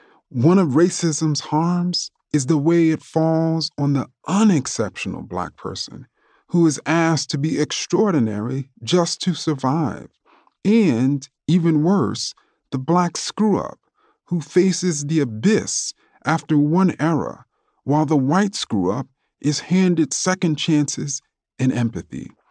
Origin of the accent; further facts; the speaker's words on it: Queens, New York, United States; accent: New York; I lost the purity of my New York accent and jump shot, but I found living, breathing, laughing friends like Chris, Maya, Jovan, and Brandon. My schoolwork did not recover. I never bothered much with class back in Queens.